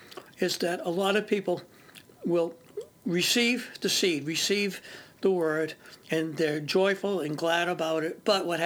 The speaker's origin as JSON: {"language": "English", "town": "Boston", "region": "Massachusetts", "country": "United States", "said": "If you know anything about farming, I'm from Boston. I don't know anything about farming, but I've been learning."}